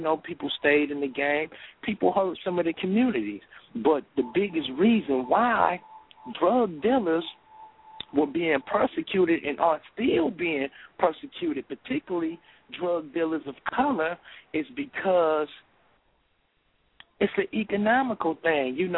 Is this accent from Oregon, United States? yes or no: no; Flint, Michigan, United States; also born or lived in Detroit; I'm from the Michigan area, from Flint, Michigan, and lived in Detroit.